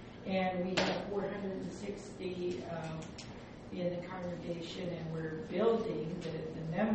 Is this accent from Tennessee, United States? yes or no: no; Anaheim, California, United States; I'm from Anaheim, Southern California, transplanted to Northern California